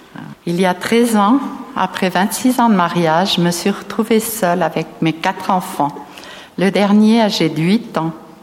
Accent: Valais, Switzerland; Alors, je viens aussi du Valais.

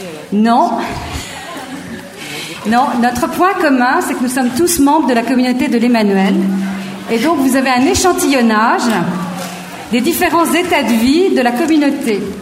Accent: Paris, Île-de-France, France; voilà. Je suis parisienne

